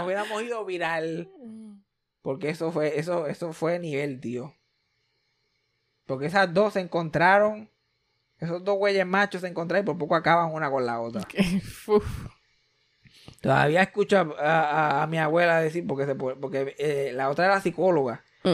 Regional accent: Puerto Rico; No somos una familia puertorriqueña súper normal.

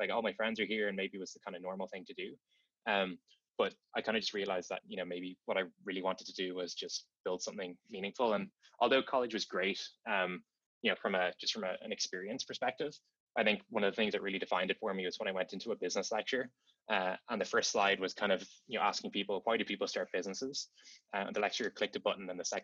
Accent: Dublin, Leinster, Ireland; So I grew up in Dublin City, like not too far from the city center.

